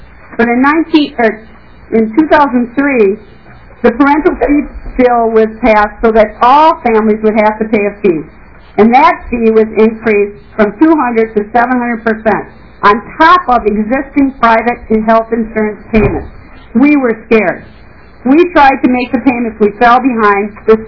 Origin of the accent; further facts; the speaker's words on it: Fairville, Minnesota, United States; I'm from Fairville, Minnesota.